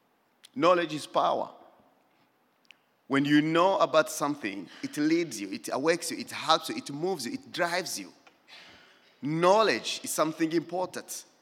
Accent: Bogoro, Ituri, DR Congo; when I was going from Bogoro, which is our village, to Bunia, which is a city.

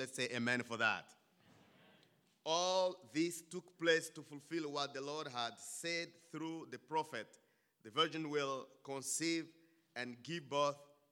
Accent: DR Congo; I'm from Congo, the former Zaire.

